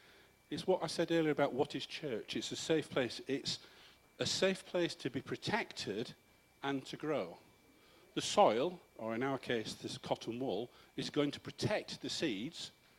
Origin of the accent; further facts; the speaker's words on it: Yorkshire and the Humber, United Kingdom; accent: Yorkshire; Don't take the mic out of my Yorkshire accent.